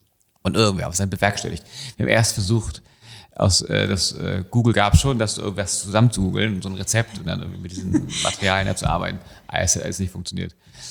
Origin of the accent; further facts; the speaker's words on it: Hamburg, Germany; wir sind in Hamburg aufgewachsen